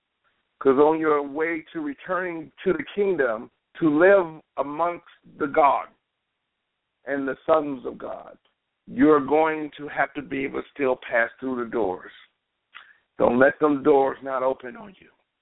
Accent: Detroit, Michigan, United States; I'm from Detroit. I'm a black horseman.

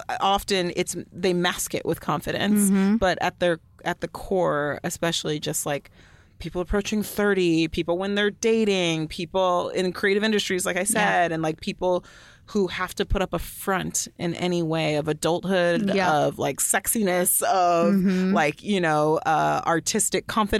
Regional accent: Allen, Texas, United States; I was working at the Outlet Mall near where I grew up in Allen, Texas.

